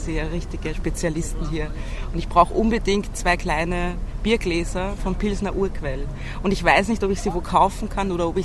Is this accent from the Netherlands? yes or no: no; Lower Austria, Austria; weil ich bin ja im Weinviertel aufgewachsen, also im nördlichen Niederösterreich.